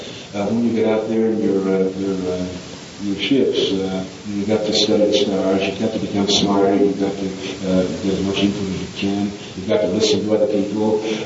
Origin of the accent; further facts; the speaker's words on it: Ireland; I'm convinced now that I'm Irish.